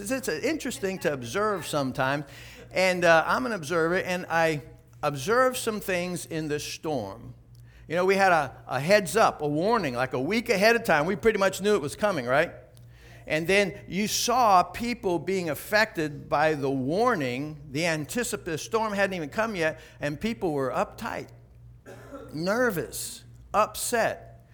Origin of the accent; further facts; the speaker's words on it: Florida, United States; I was born in Florida, lived here pretty much my whole life.